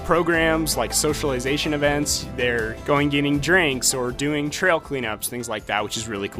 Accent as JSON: {"language": "English", "region": "Montana", "country": "United States", "tie": "born or raised there", "moved": "as an adult", "said": "I grew up in Montana."}